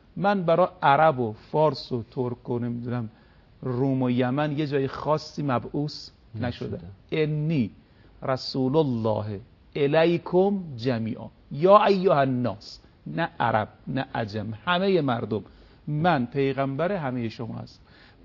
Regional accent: Iran; چرا ما که ایرانی هستیم یا فرهنگ‌های دیگه مجبوریم

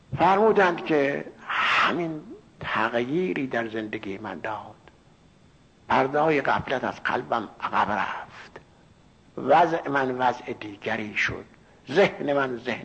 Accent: Iran; moved away; من از ایران آمدم اینجا.

